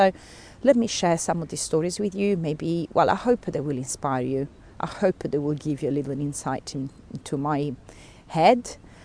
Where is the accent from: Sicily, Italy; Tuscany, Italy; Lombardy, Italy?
Sicily, Italy; accent: Italian; English is a second language; So I suppose I can start from saying that I was born in Italy, in Sicily in particular.